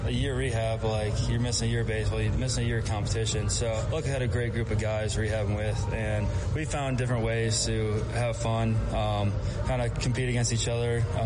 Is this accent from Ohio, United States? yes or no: yes; Ohio, United States; I followed the Tigers. Detroit wasn't too far from me.